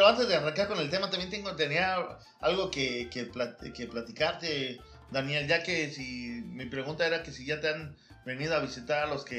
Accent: Mexico; si eres paisa, si vienes de allá como nosotros que venimos de México

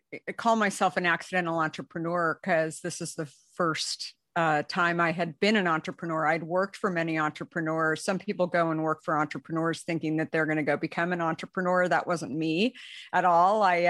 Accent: Arizona, United States; I grew up in Arizona, never even saw that in Arizona.

